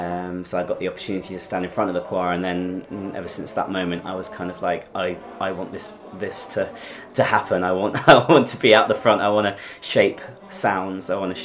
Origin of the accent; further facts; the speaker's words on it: Chichester, South East England, United Kingdom; I was born in Sussex, down in Chichester, but I went to school at Chichester Cathedral School